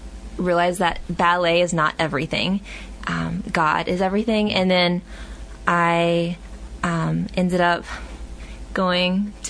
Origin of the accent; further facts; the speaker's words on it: Houston, Texas, United States; And I'm originally from Houston. And my family, growing up, I'm a cradle Catholic